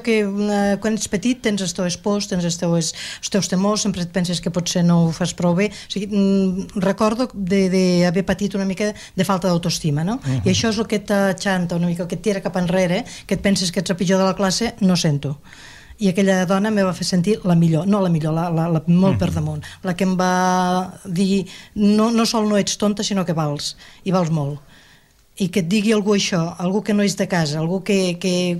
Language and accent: Catalan; Móra d'Ebre, Catalonia, Spain; Jo vaig néixer a Móra d'Ebre. Fa 58 anys, sembla ahir.